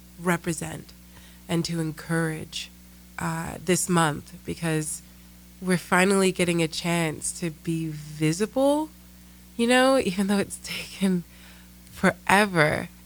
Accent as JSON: {"language": "English", "region": "London", "country": "United Kingdom", "tie": "born or raised there", "also_born_or_lived": "New Jersey, United States", "lives_now": "United States", "said": "So I was born in New Jersey, but I spent most of my young life in England, or London, and came back for secondary school, which is high school over here, and did university."}